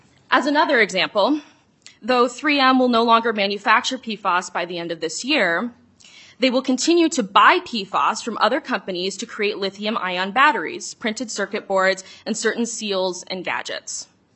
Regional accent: Woodbury, Minnesota, United States; the water Amara and I grew up drinking in Woodbury

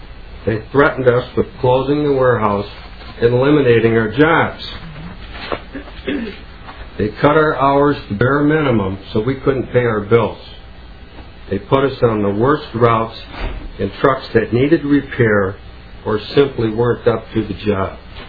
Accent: Champlin, Minnesota, United States; I'm from Champlin.

